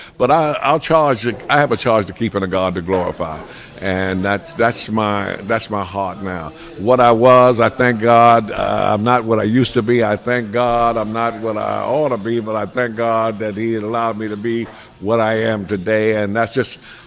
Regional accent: New York City, New York, United States; born there; I was born in New York City, and a lot of years ago, I'm a graduate of New York University, Columbia University.

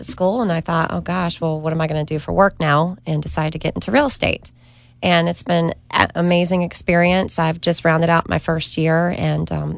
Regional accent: Rock Hill, South Carolina, United States; also born or lived in Charlotte; Well, I grew up in Rock Hill, so this is my home.

